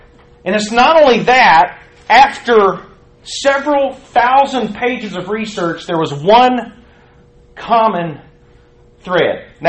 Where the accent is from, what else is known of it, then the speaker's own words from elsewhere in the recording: Tennessee, United States; now in Dallas, United States; I am not from Dallas, Texas. I'm actually from Tennessee. Middle Tennessee. I'm a missionary to Dallas.